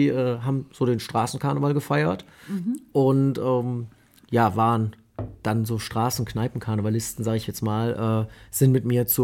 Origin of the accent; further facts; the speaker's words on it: Königsdorf, North Rhine-Westphalia, Germany; Ich bin in Königsdorf groß geworden. Das ist quasi direkt vor den Toren Kölns. Ich glaube, es sind 100 Meter, 200 Meter bis zur Stadtgrenze, zur offiziellen, also im Kölner Westen.